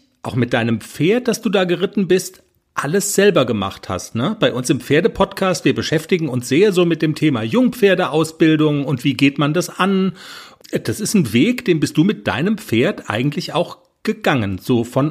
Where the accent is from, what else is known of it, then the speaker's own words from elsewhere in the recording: Baden-Württemberg, Germany; also Baden-Württemberg. Das ist ja schon mal super, da kommen wir auch her, aus dem Schwarzwald allerdings.